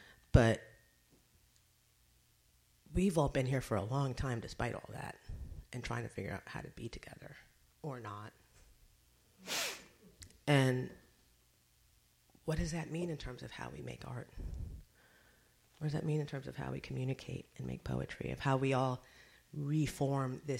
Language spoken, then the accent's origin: English; United States; there's a thing that is very particular about being American. We are a very different kind of people.